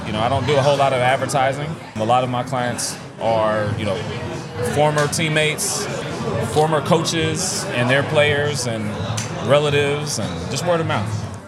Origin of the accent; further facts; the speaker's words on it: Dayton, Ohio, United States; moved away as an adult; now in Atlanta, United States; I'm from Dayton, Ohio.